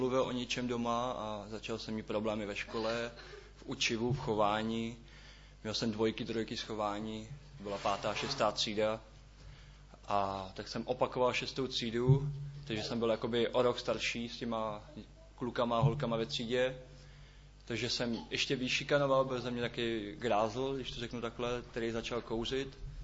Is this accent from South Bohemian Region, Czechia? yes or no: no; Ústí nad Labem, Ústí nad Labem Region, Czechia; je mi 18 let, pocházím z Ústí nad Labem a narodil jsem se do nevěřící rodiny.